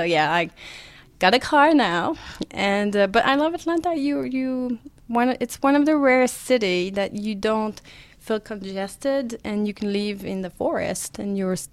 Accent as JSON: {"language": "English", "region": "Loire Valley", "country": "France", "said": "And I'm from the Loire Valley, so we did that the first 3 years."}